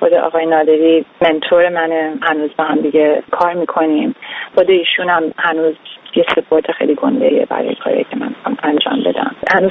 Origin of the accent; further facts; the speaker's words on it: United States; also born or lived in Iran; به عنوان یک زن که از بچگی از ایران اومدیم آمریکا، اینجا بزرگ شدم